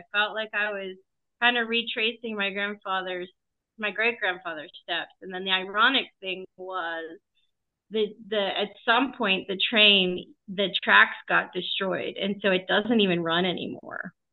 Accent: Pittsburgh, Pennsylvania, United States; Yeah. So my family kind of hovered in Panther Hollow, which is a part

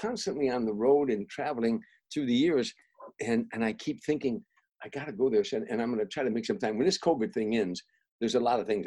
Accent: Harvey, Illinois, United States; He was from Blue Island. I was from Harvey, but we were from Harvey, but.

